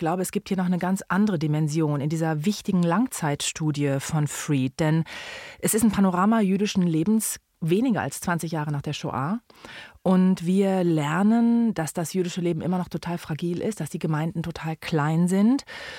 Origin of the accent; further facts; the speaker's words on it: Bonn, North Rhine-Westphalia, Germany; Als Bonner Kind ist das eine Sache, dass der Rhein mich sowieso immer sehr bewegt.